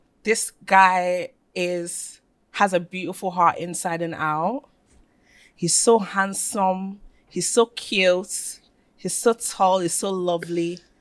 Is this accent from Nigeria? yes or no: yes; Nigeria; I'm Nigerian.